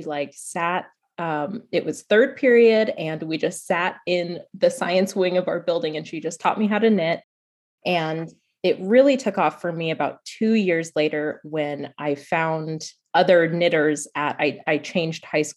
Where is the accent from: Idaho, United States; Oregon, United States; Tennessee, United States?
Oregon, United States; also born or lived in New York / Germany; So I grew up on the West Coast. I mostly lived in Oregon for most of my life and then moved to New York for grad school.